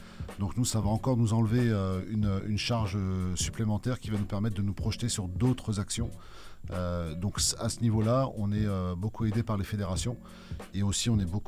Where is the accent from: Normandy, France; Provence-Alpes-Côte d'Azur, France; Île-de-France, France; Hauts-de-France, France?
Île-de-France, France; Mantes-la-Jolie; parce que nous, on est originaire de Mantes-la-Jolie, on connaît notre ville